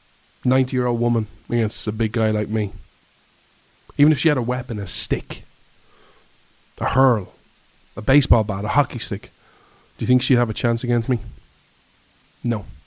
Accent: Ireland; I want to explain to you why I, as an Irishman, am so pro Second Amendment.

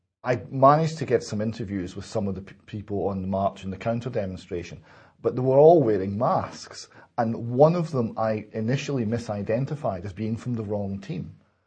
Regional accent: Perth, Scotland, United Kingdom; I did a report for the UK column from a march in my hometown of Perth

